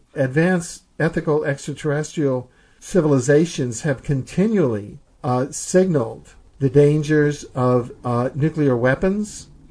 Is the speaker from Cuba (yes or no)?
yes; Cuba; And since I grew up there in Cuba and traveled widely in Latin America, I know that Rockefeller is known as the most evil of the permanent war economy